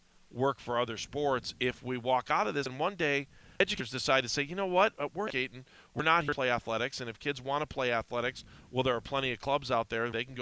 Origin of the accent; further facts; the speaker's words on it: Ohio, United States; I think we all kind of have that mentality growing up in Northeast Ohio that you kind of want to win a state championship for your high school.